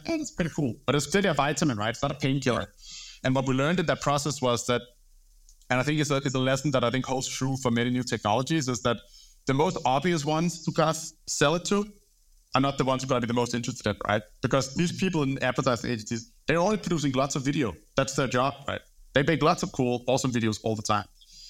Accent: Copenhagen, Capital Region, Denmark; now in London, United Kingdom; I'm from Denmark, grew up in Copenhagen, moved to London in 2016.

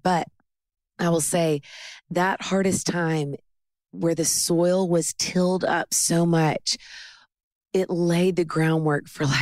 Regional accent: Nashville, Tennessee, United States; Born and raised in Nashville.

